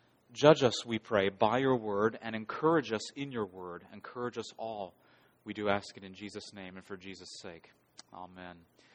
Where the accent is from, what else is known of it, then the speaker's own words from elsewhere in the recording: Ohio, United States; I grew up in Ashtabula County.